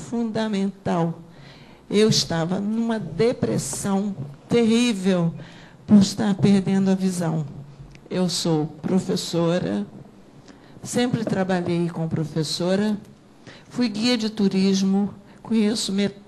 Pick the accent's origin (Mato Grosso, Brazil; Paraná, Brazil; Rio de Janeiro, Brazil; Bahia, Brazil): Rio de Janeiro, Brazil; Niterói; É um prazer muito grande para mim me deslocar de Niterói, da minha terra